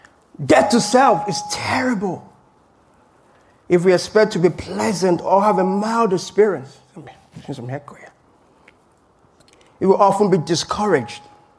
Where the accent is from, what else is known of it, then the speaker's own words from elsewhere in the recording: Lagos, Nigeria; You know, I grew up in Lagos, one of the most beautiful places.